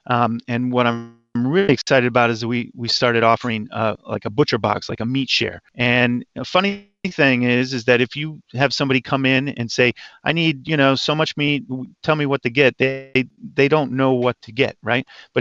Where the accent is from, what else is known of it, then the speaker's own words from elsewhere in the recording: Chicago, Illinois, United States; As you mentioned earlier, I'm an Italian-American. I grew up near Chicago. We're actually Sicilian, and we stayed close to our Italian roots.